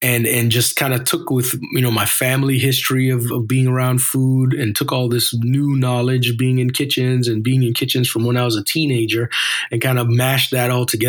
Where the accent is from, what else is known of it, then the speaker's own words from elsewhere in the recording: Edmonton, Alberta, Canada; also born or lived in Trinidad; when my family moved from Trinidad, I was 5 years old. We moved to Edmonton, Alberta. So I grew up in Edmonton, Alberta until I was about 17, 18 years old.